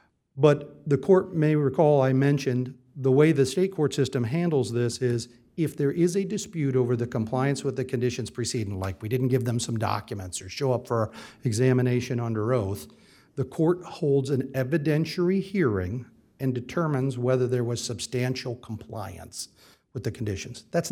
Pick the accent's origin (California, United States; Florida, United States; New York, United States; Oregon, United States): Florida, United States; Fort Myers; I'm from Fort Myers, so this all happened near my home.